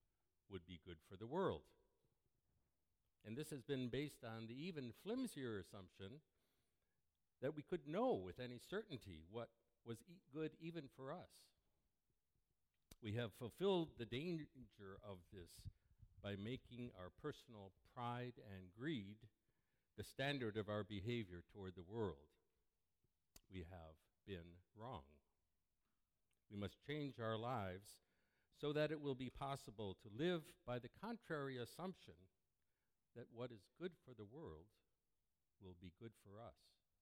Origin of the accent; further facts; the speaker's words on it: Detroit, Michigan, United States; moved away; One is the death of my hometown, Detroit, now a vast ghost city. I was a refugee from Detroit.